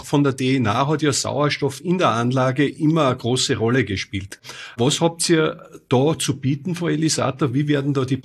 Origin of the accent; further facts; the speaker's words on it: Austria; bei uns in Österreich